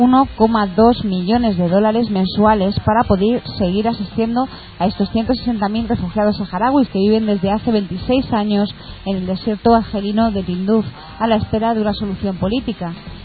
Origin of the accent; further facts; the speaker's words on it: Community of Madrid, Spain; pues ¿cuántos millones somos los madrileños?